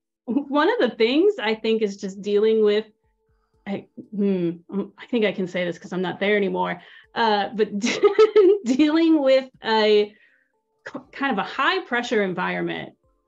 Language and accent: English; St. Louis, Missouri, United States; I'm originally from St. Louis.